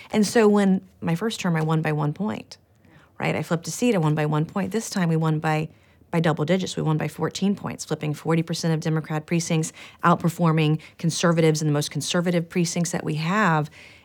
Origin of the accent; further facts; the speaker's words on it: South Carolina, United States; I want to show people in South Carolina and my home state